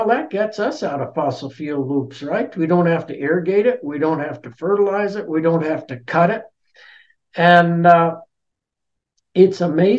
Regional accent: Salida, United States; I think when I grew up in Salida

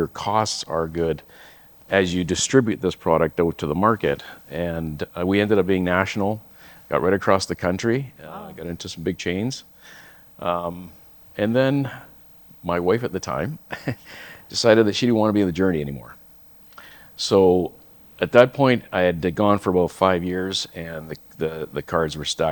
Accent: British Columbia, Canada; also born or lived in Alberta; I'm Canadian. And grew up in British Columbia, and then I was taken to Alberta through a job transfer

